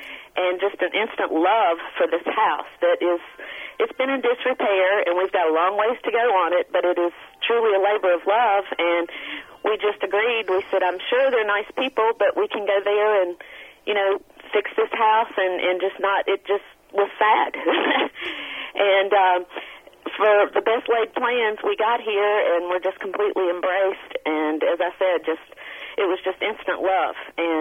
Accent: North Carolina, United States; I'm from North Carolina, and I'd never heard of Milton.

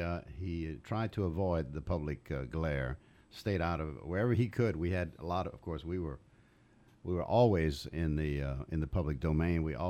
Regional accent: Louisiana, United States; I'm a Cajun, you know, and I get a little excited sometimes

